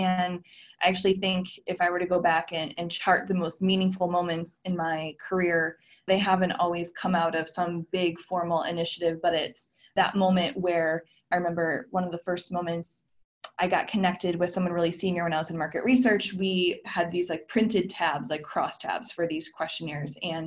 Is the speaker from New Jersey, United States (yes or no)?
no; Chicago, Illinois, United States; I'm from Chicago.